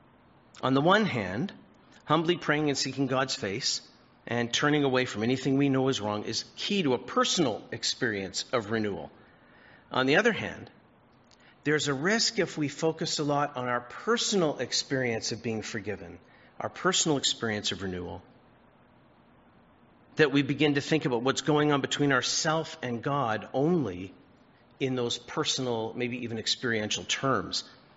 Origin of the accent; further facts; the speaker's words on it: Scarborough, Ontario, Canada; I am a suburban kid. I'm from Scarborough. Nobody has 2-acre properties.